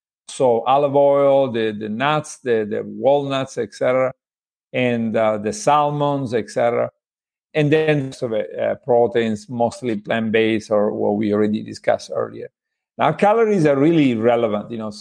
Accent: Italy; English is a second language; You know, this is, I'm somebody from Italy, right? So I shouldn't say that. They may take my citizenship away

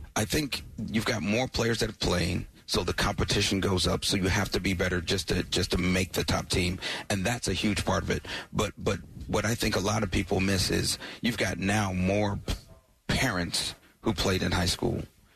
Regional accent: Alabama, United States; No doubt about it. I grew up in Alabama, but my dad has since moved down to Noonan.

